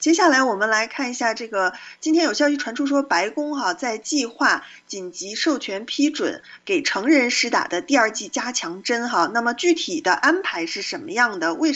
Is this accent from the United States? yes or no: yes; California, United States; 跟咱们加州人生活特别相关的一个话题